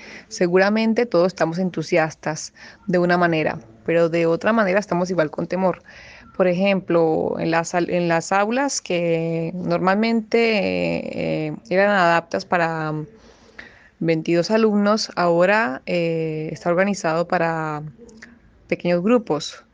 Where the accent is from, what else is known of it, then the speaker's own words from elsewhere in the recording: Colombia; Saludos para Colombia, siempre mi tierra querida.